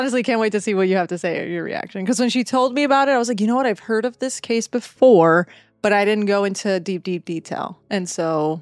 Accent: New Jersey, United States; Again, I grew up in New Jersey, right, like in the tri-state area.

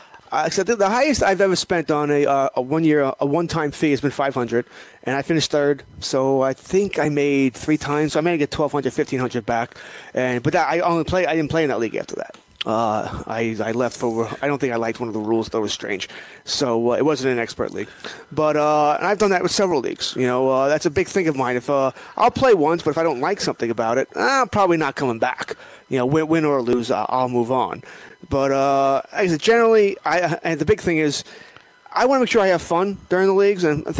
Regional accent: United States; Well, I'm an American, yeah.

